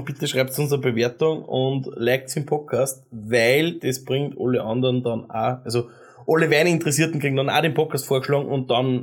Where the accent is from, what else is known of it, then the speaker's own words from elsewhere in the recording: Austria; accent: Austrian; Ja, ich rede österreichisch, somit muss ich das.